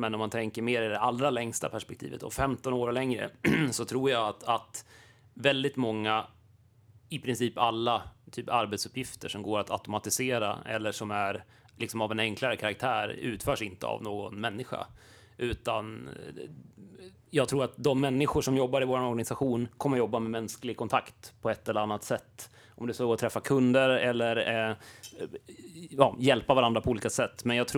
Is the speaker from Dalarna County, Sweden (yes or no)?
yes; Siljansnäs, Dalarna County, Sweden; Jag är ju född i Siljansnäs och uppvuxen i Siljansnäs och Leksand.